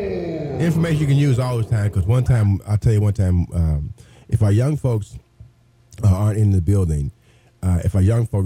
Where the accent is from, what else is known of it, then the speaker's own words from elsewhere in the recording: Terre Haute, Indiana, United States; I'm from my hometown, Terre Haute, you know.